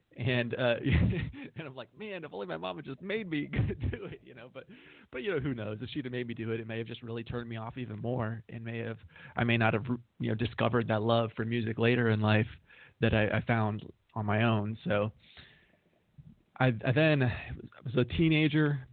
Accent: Ohio, United States; And, you know, I grew up in Ohio, so this was Toledo, Ohio.

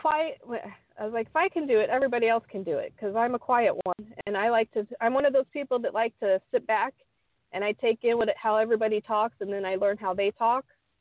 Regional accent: Arizona, United States; Arizona is my home state, so I had my family.

